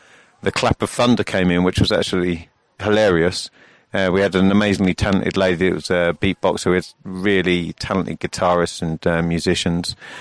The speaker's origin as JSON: {"language": "English", "town": "Luton", "region": "East of England", "country": "United Kingdom", "said": "Well, I was dug up from Luton. I grew up in a very normal family."}